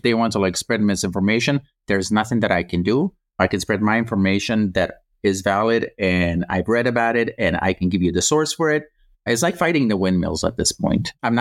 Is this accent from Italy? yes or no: no; Croatia; like I grew up in Croatia.